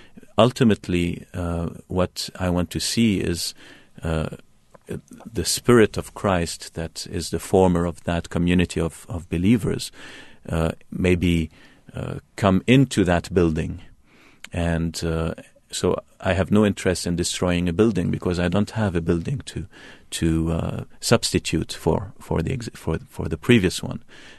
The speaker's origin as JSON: {"language": "English", "town": "Beirut", "region": "Beirut Governorate", "country": "Lebanon", "tie": "born or raised there", "said": "as an Arab Christian. I was born in Beirut. I grew up in the Muslim-majority part of Beirut."}